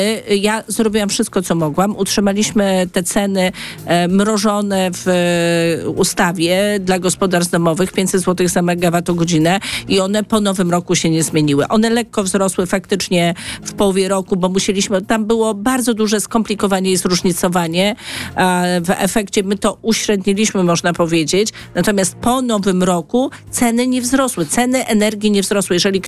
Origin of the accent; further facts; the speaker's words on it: Gniezno, Greater Poland Voivodeship, Poland; ja pochodzę z Gniezna, więc dla mnie jest to rok milenijny wyjątkowy. Będziemy mieli wielkie obchody w naszym mieście i to jest rok niezwykle dla mojego rodzinnego miasta ważny.